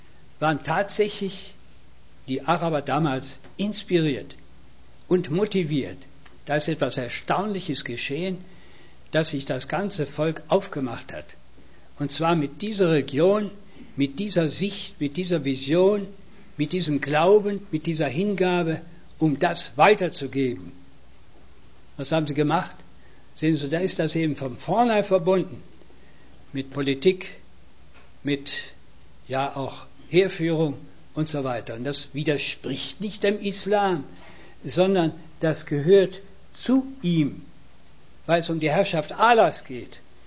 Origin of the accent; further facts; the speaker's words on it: Bergneustadt, North Rhine-Westphalia, Germany; In meiner Heimatstadt, Bergneustadt, da kümmere ich mich nicht drum.